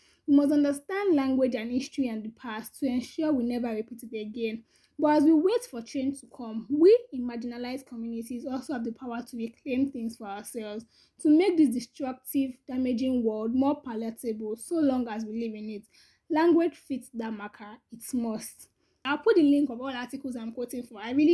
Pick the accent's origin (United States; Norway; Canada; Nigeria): Nigeria; Because for me, being a Nigerian and being like a Black African is such a big part of, it's such a big part of my identity.